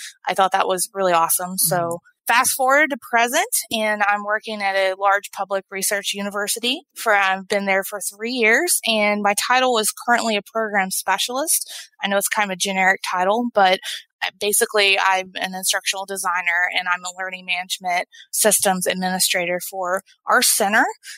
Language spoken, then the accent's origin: English; Kentucky, United States; So I moved back home. I'm originally from Eastern Kentucky. I moved back in with my parents